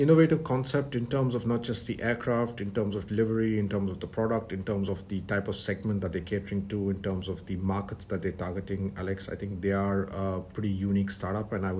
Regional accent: India; my nationalistic sense kicks in, being Indian.

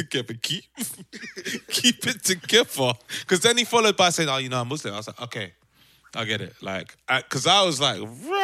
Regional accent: United Kingdom; I made the remark that I was Jamaican, which, by the way, once everyone finds out that I'm Jamaican, that listen to my spoken word, they really might have a problem, you know. they were talking like this British boy, but this is a British Jamaican boy.

